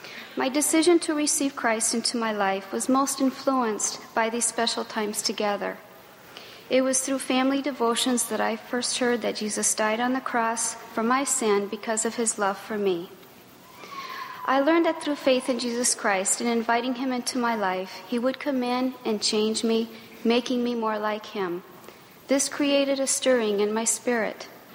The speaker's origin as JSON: {"language": "English", "country": "Brazil", "tie": "born or raised there", "said": "The experiences I had growing up in Brazil made me sensitive to others that are different than me."}